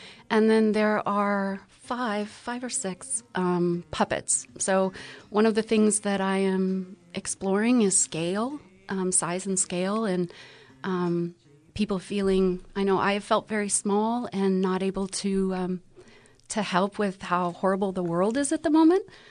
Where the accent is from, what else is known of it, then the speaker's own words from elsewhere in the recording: Jackson Hole, Wyoming, United States; also born or lived in Colorado / New York City; now in Nashville, United States; I am from Jackson Hole, Wyoming. My family moved around a lot, so I've been all over the West. I went to school in Colorado and then spent the last 10 years in New York City working as a performer, and then moved to Nashville